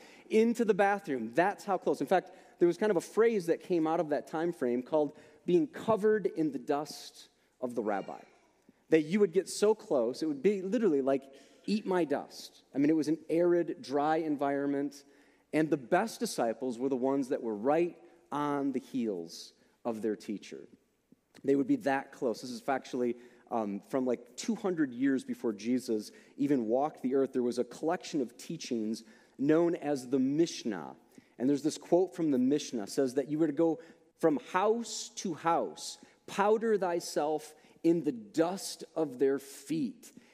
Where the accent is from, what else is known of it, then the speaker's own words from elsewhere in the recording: United States; growing up in America and feeling like things are kind of easy for us Christians